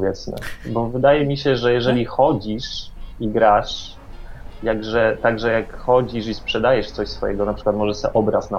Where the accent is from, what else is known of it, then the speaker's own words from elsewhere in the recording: Poznań, Greater Poland Voivodeship, Poland; Właśnie, ja jestem z Poznania